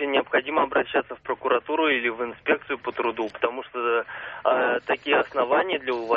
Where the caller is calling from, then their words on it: Podolsk, Moscow Oblast, Russia; Я вам звоню из Подольска.